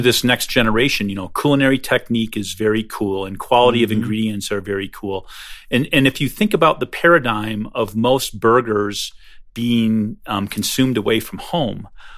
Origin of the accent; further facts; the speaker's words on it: Michigan, United States; I grew up in Michigan, and you know, there were mom and pop places